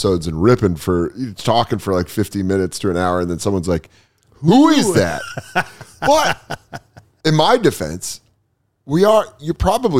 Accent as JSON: {"language": "English", "region": "Colorado", "country": "United States", "said": "And I'm from Colorado. I've driven from Colorado to Arizona multiple times."}